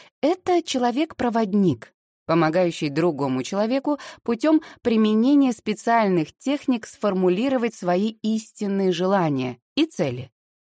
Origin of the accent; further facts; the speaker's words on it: Novocheboksarsk, Chuvashia, Russia; Пришлось вернуться в Новочебоксарск с целью в следующем году обязательно поступить в Москве. В родном городе я время даром не теряла.